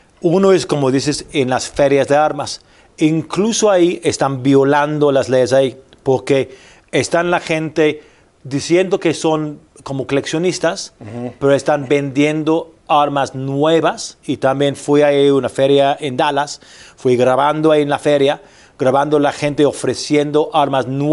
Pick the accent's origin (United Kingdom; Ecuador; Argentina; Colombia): United Kingdom; England; moved away as an adult; now in Mexico; voy a cumplir 25 años desde que vengo de Inglaterra a México.